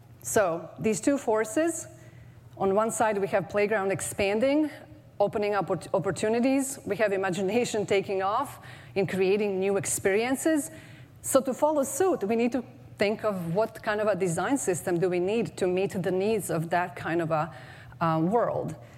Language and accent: English; Croatia; my niece, Anya, back in my home country of Croatia.